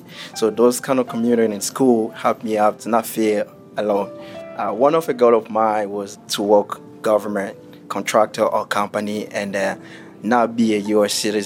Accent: DR Congo; English is a second language; also born or lived in Seattle; now in Maryland, United States; I'm from Congo. I came here 2016. I live in Seattle for 4 years and moved to Maryland in 2019. I went to school in my home country

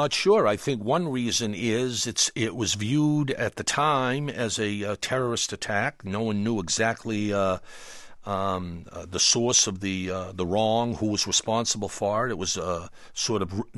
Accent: Brockton, Massachusetts, United States; I grew up in Brockton, which is about 18 miles south of Boston on the way to Providence, and spent many a day in Boston on Boylston Street.

